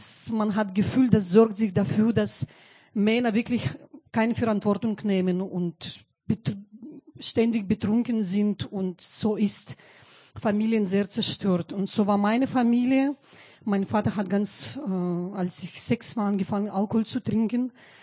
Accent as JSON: {"language": "German", "country": "Belarus", "second_language": "German", "said": "Ich komme nicht aus Griechenland. Ich bin Weißrussin, aber ich kann sagen, halb Griechin auch. Oder Deutsche bin ich auch."}